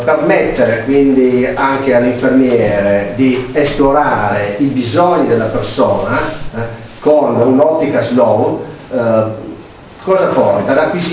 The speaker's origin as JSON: {"language": "Italian", "town": "Turin", "region": "Piedmont", "country": "Italy", "said": "Sono già stato presentato dal collega, vengo da Torino."}